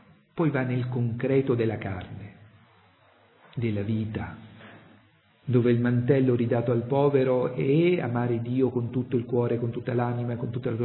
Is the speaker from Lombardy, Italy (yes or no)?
no; Apulia, Italy; la Puglia, lo dico da pugliese